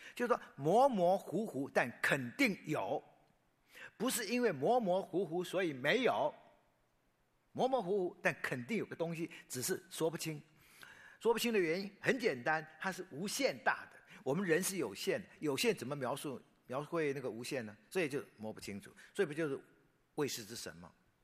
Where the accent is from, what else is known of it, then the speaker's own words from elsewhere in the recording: Taiwan; born there; 因为我生在台湾。